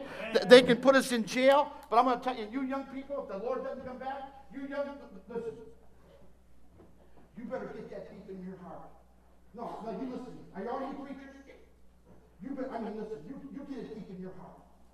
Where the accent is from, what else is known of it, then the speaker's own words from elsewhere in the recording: Ohio, United States; I'm a Buckeye.